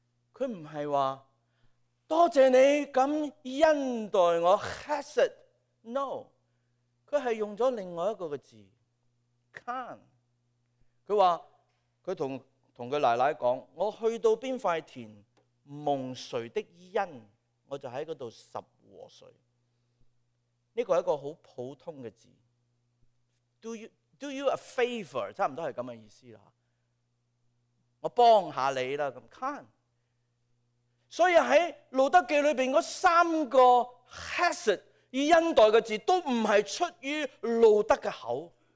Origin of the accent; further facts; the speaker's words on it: Guangdong, China; 即系我哋广东人俗语话啲十下十下咁啦